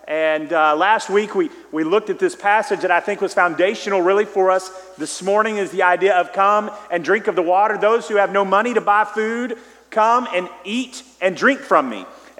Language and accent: English; Texas, United States; if we talk about sometimes our church background and growing up in East Texas or Southeast Texas, the idea of laughing in church was completely unsettling.